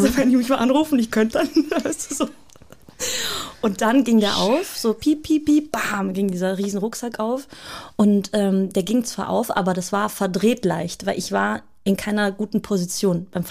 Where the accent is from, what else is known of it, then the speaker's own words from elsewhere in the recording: Vienna, Austria; born there; Ich bin in Wien geboren, Zentralfriedhof.